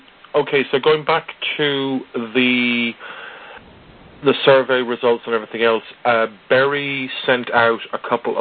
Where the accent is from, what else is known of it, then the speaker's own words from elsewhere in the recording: Ireland; a bit like Oscar Wilde, I am Irish.